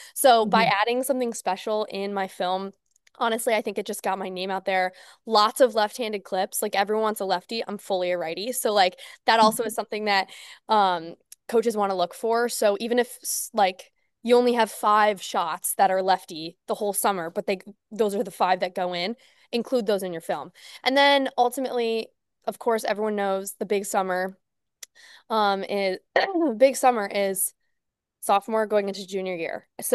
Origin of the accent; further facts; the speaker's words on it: Binghamton, New York, United States; So up in Rochester, I'm from Binghamton, so it's like a 2.5 hour drive.